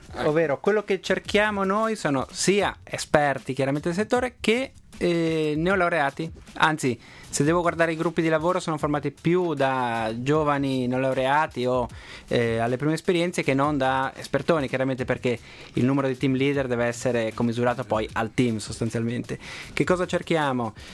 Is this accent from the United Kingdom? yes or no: no; Montevideo, Uruguay; now in Italy; io sono uno straniero. Io, di fatto, io vengo dal Sud America e nonostante il mio cognome tradisca chiari origini italiane, ma sono un oriundo. Io vengo dall'Uruguay, da Montevideo.